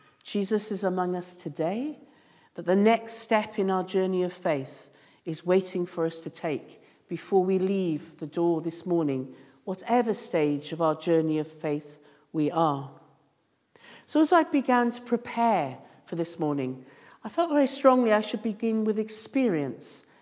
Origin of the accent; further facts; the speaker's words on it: Wales, United Kingdom; I'm Welsh.